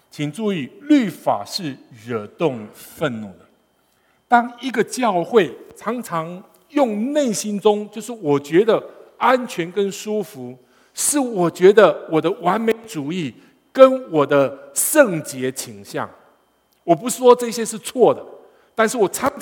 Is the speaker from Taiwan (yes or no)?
yes; Taiwan; 我如果今天在中国，我就说我要做总书记啊。我在当时台湾写我要做总统。